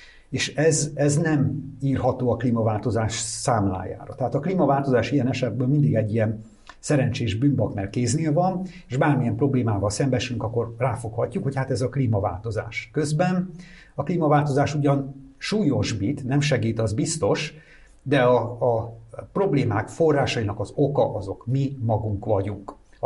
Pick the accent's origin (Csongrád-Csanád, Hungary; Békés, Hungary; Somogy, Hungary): Somogy, Hungary; Fonyód; Én a Balaton déli parti nádasaiban fonyott környékén nőttem föl